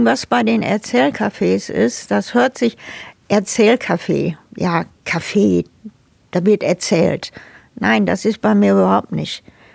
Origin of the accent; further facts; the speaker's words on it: Essen, North Rhine-Westphalia, Germany; ich bin im Essener Norden groß geworden und der Essener Norden, der war schon immer grün, trotz Zechen.